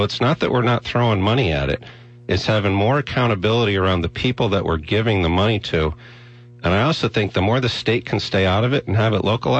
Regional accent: New Haven, Connecticut, United States; I grew up in New Haven. I'm proud of the fact that I've been successful.

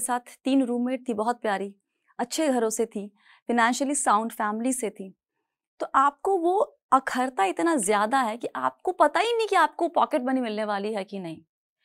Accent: Muzaffarpur, Bihar, India; also born or lived in Gaya / Varanasi / Delhi / Pune; now in Bangalore, India; तो हम पैदा हुए थे 1982 में, मुजफ्फरपुर बिहार का एक शहर है. मुजफ्फरपुर, गया, बनारस, दिल्ली, पुणे, मुंबई और फिलहाल बैंगलोर, ये मेरा शहरों का सफर है.

